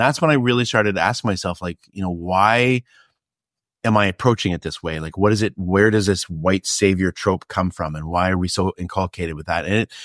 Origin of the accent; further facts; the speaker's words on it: Canada; I grew up in Canada, my family's from Canada